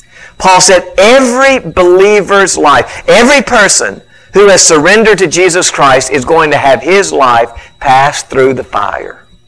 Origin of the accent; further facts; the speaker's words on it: West Point, Mississippi, United States; I grew up in West Point. West Point is not known for many things, but we can play football over there. The Green Wave just keeps marching on.